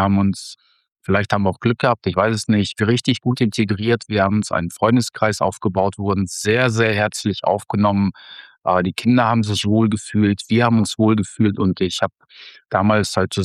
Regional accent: North Rhine-Westphalia, Germany; now in Nizhny Novgorod, Russia; Ruhrgebiet, Düsseldorf, Dortmund.

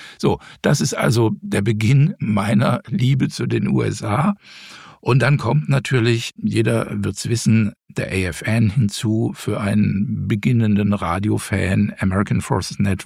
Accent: Frankfurt am Main, Hesse, Germany; Ich bin ja ein deutsches Nachkriegskind. Ich bin in den 60er Jahren groß geworden in Frankfurt am Main.

